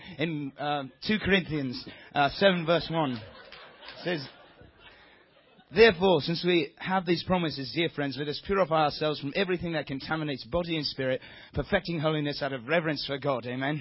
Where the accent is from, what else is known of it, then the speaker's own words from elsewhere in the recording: Sheffield, Yorkshire and the Humber, United Kingdom; from Sheffield, England. For those of you who don't know where Sheffield is, well, most of the people in Sheffield don't know where Lewiston is.